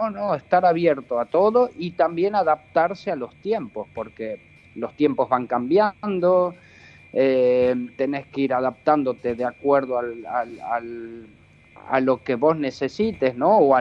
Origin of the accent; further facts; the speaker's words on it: Tucumán, Argentina; moved away; Fui hace casi un año y eso me cargó tanto las pilas, ver a mi gente, a mi familia, a mis amistades, mi tierra, los olores, las comidas